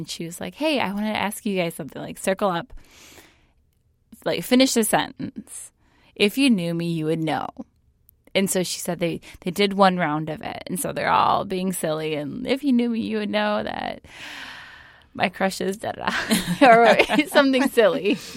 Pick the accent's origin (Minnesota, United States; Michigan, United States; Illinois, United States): Michigan, United States; If you knew me, you would know that my home state is Michigan.